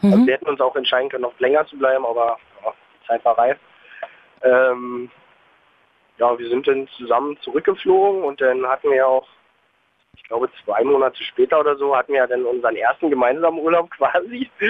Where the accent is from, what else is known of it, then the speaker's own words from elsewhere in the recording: Erkner, Brandenburg, Germany; Ich komme ja aus Erkner